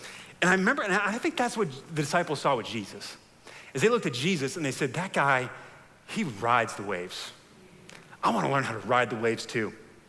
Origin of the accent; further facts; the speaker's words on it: New Jersey, United States; And we'd always go to the Jersey Shore growing up in New Jersey.